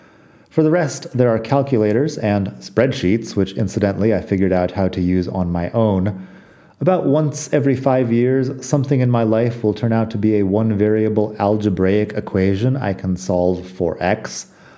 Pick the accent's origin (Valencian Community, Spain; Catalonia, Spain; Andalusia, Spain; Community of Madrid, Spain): Catalonia, Spain; Barcelona; English is a second language; quiet week in Barcelona, my hometown, out here on the Mediterranean coast.